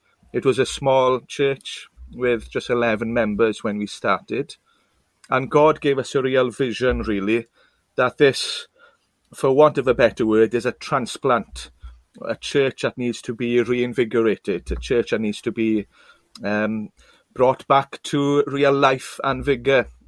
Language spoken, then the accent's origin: English; Carmarthen, Wales, United Kingdom; I'm from Carmarthen originally, so I've crossed the Lyche. I'm a Llanelli fan who's pastoring in the Swansea Valley.